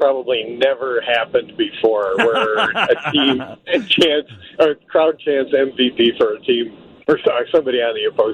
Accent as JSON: {"language": "English", "region": "Illinois", "country": "United States", "tie": "born or raised there", "said": "because, you know, I grew up in Illinois, I love Chicago, I visited it often"}